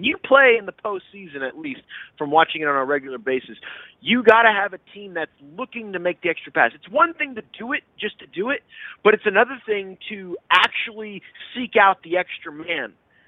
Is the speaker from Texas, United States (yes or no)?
yes; San Antonio, Texas, United States; born there; I was born in San Antonio. My dad put the Spurs hat on my head